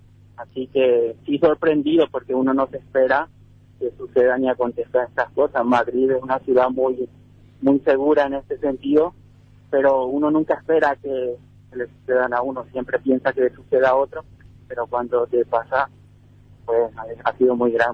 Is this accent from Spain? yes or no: no; Fernando de la Mora, Central, Paraguay; Sí, mi parroquia de origen es la Medalla Milagrosa. De hecho, vivo ahí cerca de la parroquia y fui criado en Fernando de la Mora.